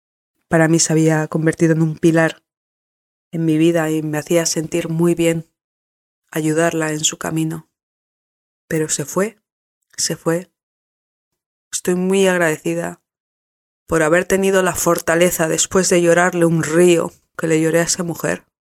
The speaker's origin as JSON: {"language": "Spanish", "region": "Basque Country", "country": "Spain", "tie": "born there", "said": "Yo nací en el País Vasco"}